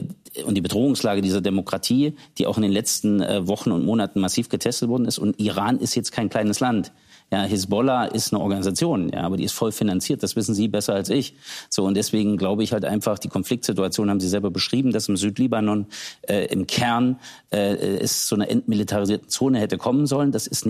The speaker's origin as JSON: {"language": "German", "region": "Thuringia", "country": "Germany", "said": "ich komme aus Thüringen, ich lebe im Schatten von Buchenwald."}